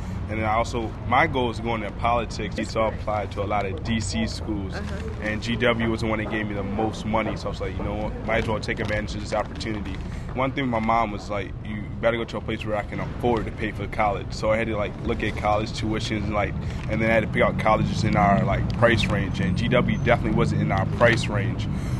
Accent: Baltimore, Maryland, United States; from Baltimore, Maryland.

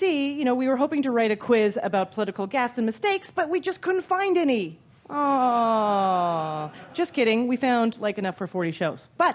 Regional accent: Canada; I grew up in Canada.

